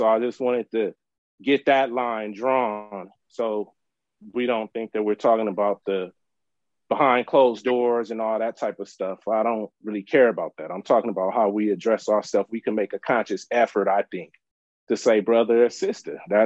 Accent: Carson, California, United States; also born or lived in Orange County, United States; I grew up in Carson and Centerview. I was around all Pyrus and all that, and I moved to Orange County after that, so I've seen both sides of the fence

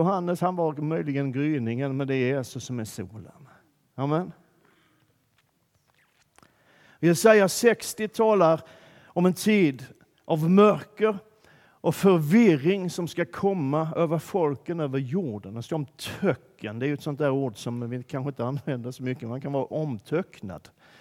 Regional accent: Malmö, Skåne, Sweden; Och på de här breddgraderna så är det aldrig hemma i Malmö, där är det alltid ljust. Men här är det alltid mörkt, den här tiden på året.

